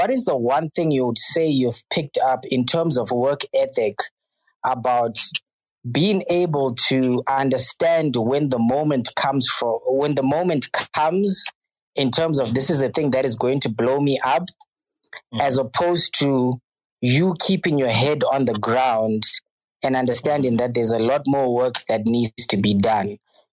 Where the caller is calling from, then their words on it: Johannesburg, Gauteng, South Africa; I am calling from Johannesburg.